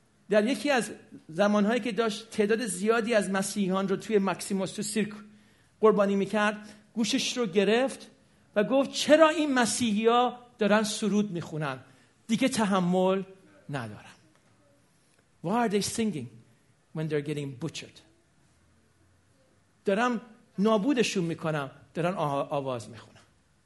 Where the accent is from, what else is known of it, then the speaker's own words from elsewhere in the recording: Iran; moved away; تصورش برای ما 30 سال پیش که من از ایران 37 سال اومدم بیرون غیر ممکنه. 34 سال اومدم بیرون